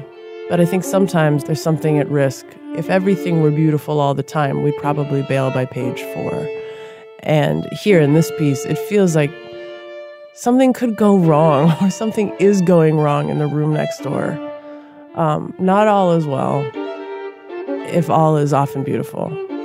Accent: Minneapolis, Minnesota, United States; So I grew up in South Minneapolis, and my mom was Puerto Rican from New York. My dad was a Midwestern guy

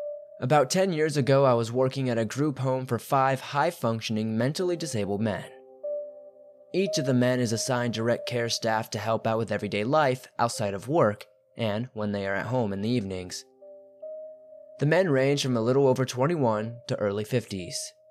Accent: Australia; I'm 17 and I'm from Australia

